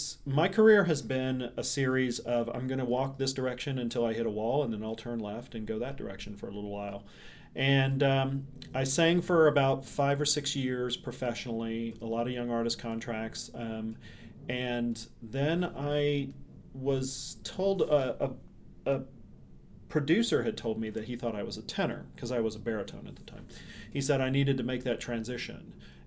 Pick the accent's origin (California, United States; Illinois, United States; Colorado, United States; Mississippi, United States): Mississippi, United States; also born or lived in New York / Texas; So I've had, outside of the city of New York and where I grew up in Mississippi, I've spent the most amount of my time here in Texas.